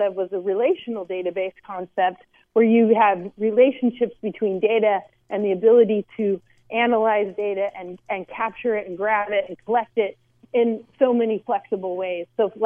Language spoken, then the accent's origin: English; San Luis Obispo, California, United States; I decided to leave the Bay Area and move home to my hometown of San Luis Obispo.